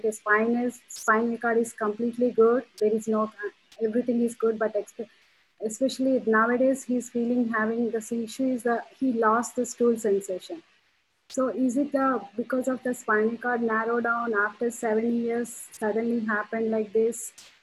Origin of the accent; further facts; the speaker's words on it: Virginia, United States; Hi, Dr. Doshi, this is … I'm from Virginia.